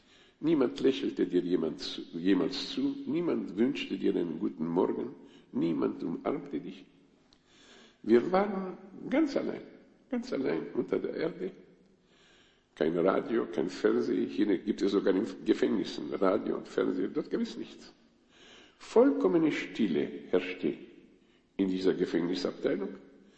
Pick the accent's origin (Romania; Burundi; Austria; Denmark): Romania; German is a second language; also bei uns in Rumänien, als die Kommunisten zur Macht kamen